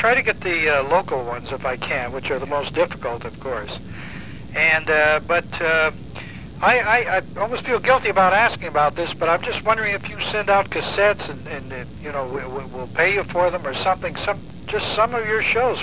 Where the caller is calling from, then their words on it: San Francisco, California, United States; I'm calling from San Francisco.